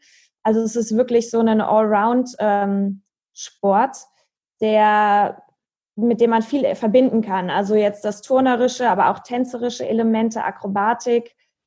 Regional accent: Marburg, Hesse, Germany; ich bin in meiner Heimatstadt in Marburg.

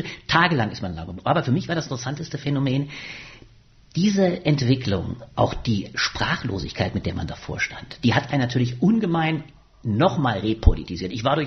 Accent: Ingelheim am Rhein, Rhineland-Palatinate, Germany; Ich bin groß geworden in Ingelheim am Rhein, kleine Stadt in Rheinland-Pfalz. Lustigerweise Heimatregion natürlich von Helmut Kohl

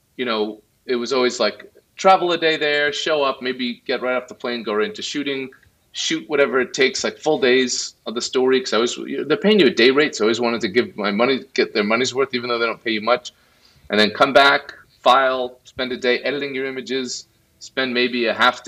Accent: United States; but the New York Times, as an American and as someone interested in being a photojournalist, that was a big deal for me.

